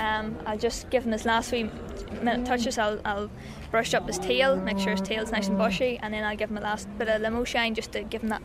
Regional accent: Armagh, Northern Ireland, United Kingdom; I'm 18 and I'm from Armagh.

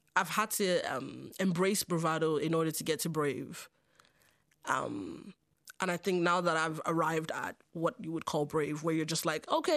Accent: Longford, Leinster, Ireland; I went to a very multicultural primary school and secondary school. I mean, the wider town was probably always inherently white Irish

